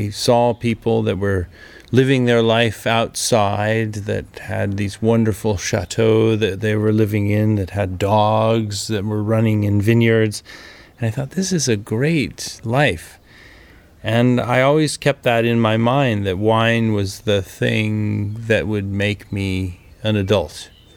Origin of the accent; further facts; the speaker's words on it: Eugene, Oregon, United States; Eugene, Oregon.